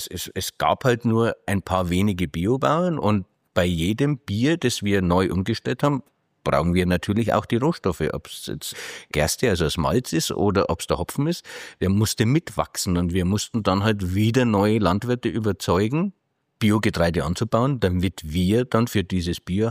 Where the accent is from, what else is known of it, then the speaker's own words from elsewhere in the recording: Bavaria, Germany; Also, glauben Sie als Franke hier in der Oberpfalz, ne?